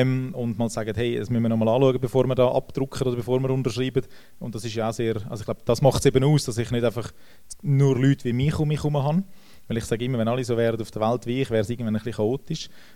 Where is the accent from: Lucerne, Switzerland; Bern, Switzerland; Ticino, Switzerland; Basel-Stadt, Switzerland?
Bern, Switzerland; born there; also born or lived in Thun / Zürich; Ich bin in Bern geboren, aber ja.